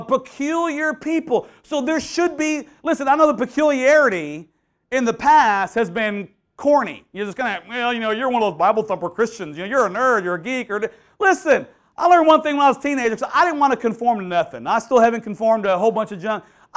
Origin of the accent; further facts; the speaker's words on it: Houston, Texas, United States; when I was a kid growing up in Houston, I had to memorize a big chapter every month